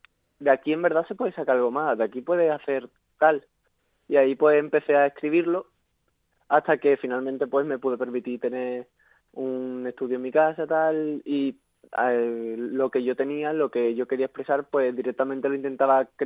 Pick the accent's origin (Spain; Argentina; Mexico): Spain; Cádiz, Andalusia; porque siempre intento como traerlo a mi tierra